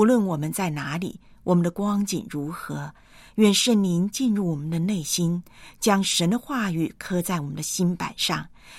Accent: Taiwan; now in Hong Kong; 那么，就算呢是华人呐、有内地来的同胞，有像我这样从台湾来的同胞，也有香港这边的本地人。

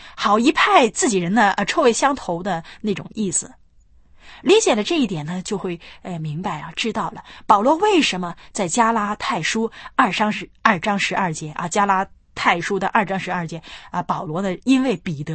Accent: northern China, China; 那像我是北方人就喜欢吃饼啊。

